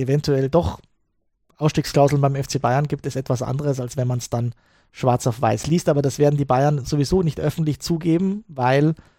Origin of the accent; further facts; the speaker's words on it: Glasgow, Scotland, United Kingdom; Ich komme aus Glasgow